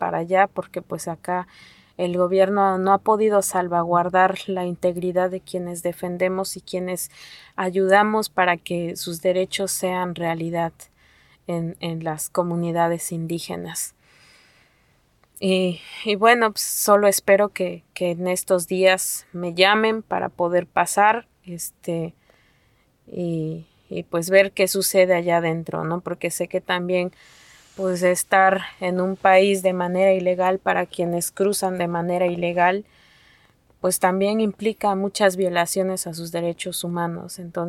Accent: Mexico; first language Nahuatl; Spanish is a second language; Nos han enseñado un poco del inglés, pero no es mi lengua materna. Mi lengua materna es el náhuatl

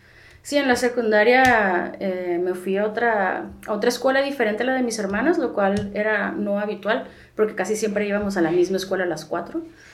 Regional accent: Tijuana, Baja California, Mexico; also born or lived in Chula Vista; soy mujer, cisgénero, bisexual. Nací en Chula Vista, pero me crié en Tijuana en los 80s, así que también tengo todos mis papeles mexicanos también.

